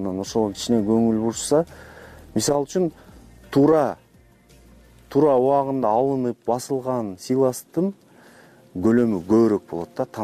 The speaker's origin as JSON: {"language": "Kyrgyz", "region": "Chuy Region", "country": "Kyrgyzstan", "said": "бизде техника жетиштүү менин айылымда. Чүйдө."}